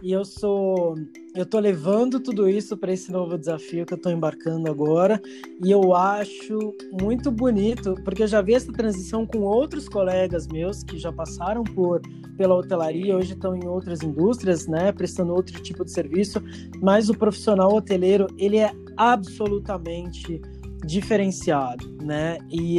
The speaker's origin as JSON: {"language": "Portuguese", "region": "São Paulo", "country": "Brazil", "tie": "born or raised there", "said": "eu sou nascido e criado em São Paulo, né? Meu pai veio da Bahia, minha mãe veio da Paraíba"}